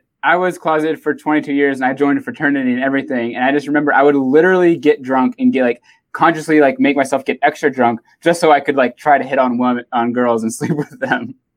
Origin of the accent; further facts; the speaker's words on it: San Diego, California, United States; Where in SoCal? Because I was raised in San Diego.